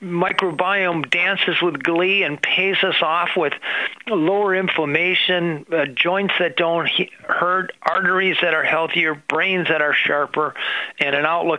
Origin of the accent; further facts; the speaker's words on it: Minnesota, United States; I'm a Minnesotan. Minnesotans aren't inclined to puffery